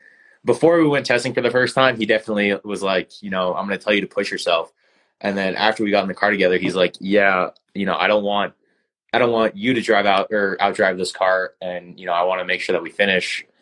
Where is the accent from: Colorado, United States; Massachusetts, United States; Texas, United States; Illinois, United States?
Colorado, United States; I'm just like, I'm some nobody from Colorado, you know, just getting into the sport.